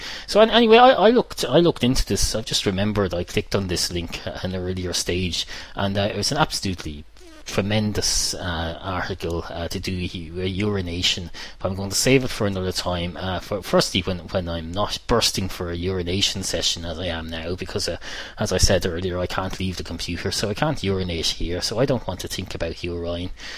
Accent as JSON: {"language": "English", "country": "United States", "said": "And I'm an American, so I talking a big voice, and have a big booming voice"}